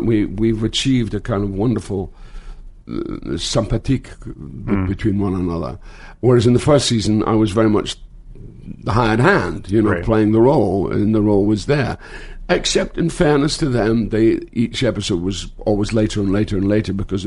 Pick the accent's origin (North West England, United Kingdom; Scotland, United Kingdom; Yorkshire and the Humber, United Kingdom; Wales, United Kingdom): Scotland, United Kingdom; I started in my hometown in Scotland.